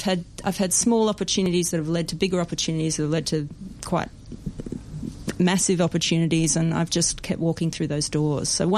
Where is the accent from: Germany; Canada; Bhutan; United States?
Canada; Saskatchewan; born there; the weather is brutal in Saskatchewan, which is where I was born in Canada. It's the prairies. It gets to -40 degrees